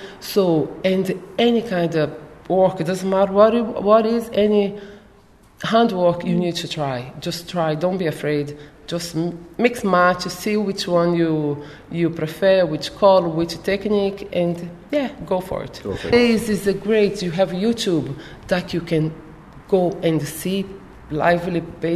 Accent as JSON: {"language": "English", "country": "Brazil", "second_language": "English", "said": "Even I'm from Brazil. My house in Brazil, I used to paint everything."}